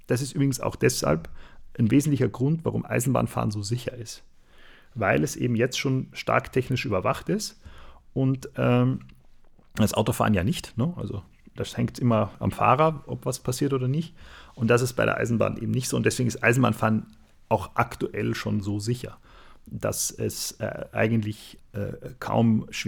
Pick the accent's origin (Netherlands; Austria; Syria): Austria; now in Germany; ich bin ja aus Österreich, da ist das nicht so.